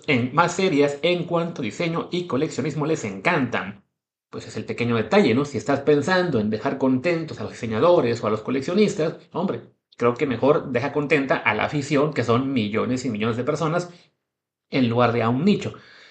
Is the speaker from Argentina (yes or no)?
no; Mexico; como somos mexicanos y este podcast está evidentemente siendo escuchado mucho más en México